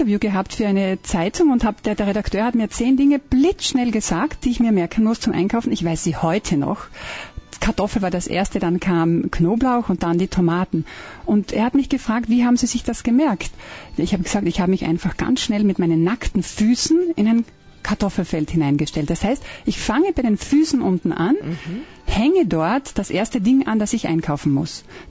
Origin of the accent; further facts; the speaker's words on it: Eifersdorf, Carinthia, Austria; Ich bin geborene Kärntnerin, ich bin aufgewachsen in dem kleinen, aber wunderschönen Ort Eifersdorf, der zur Marktgemeinde Paternion gehört.